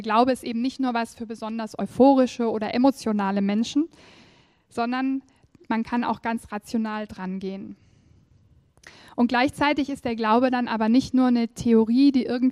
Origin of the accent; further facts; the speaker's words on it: Munich, Bavaria, Germany; also born or lived in Düsseldorf; now in Stuttgart, Germany; Also ich lebe seit gut 10 Jahren in Stuttgart. Davor habe ich längere Zeit in Düsseldorf gelebt. Aber eigentlich komme ich aus München, bin da geboren und aufgewachsen.